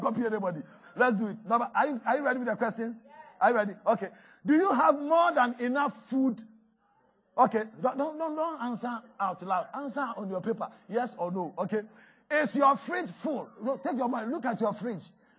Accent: Ghana; Lord, I came from Ghana to this place.

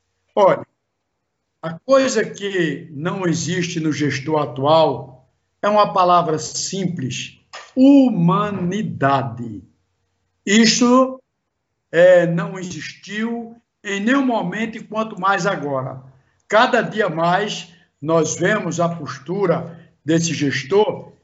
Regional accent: Toritama, Pernambuco, Brazil; eu tinha a certeza e tenho a certeza que Toritama tem outros amigos também pleiteando

